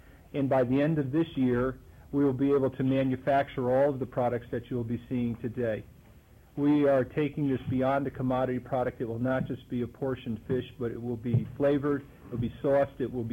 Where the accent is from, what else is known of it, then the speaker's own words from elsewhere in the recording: Connecticut, United States; also born or lived in Arizona / California; now in Alaska, United States; I was born and raised in Connecticut. I've lived in Arizona, California, across the United States.